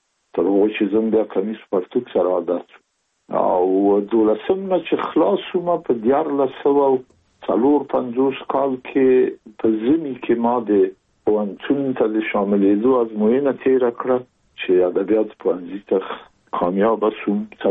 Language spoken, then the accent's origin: Pashto; Kabul, Afghanistan; زه زېږېدلی په کابل کې یم. د کابل په چاربي کې ګزرګاه پله ته ورڅېرمه، او کلی د شکلا خان کلا. هلته زه زېږېدلی یم، خو یو درې یا څلور کاله وروسته زما کورنۍ بیا د مراد خان ته کډه شوې ده، چې هلته د پدري کلا ده.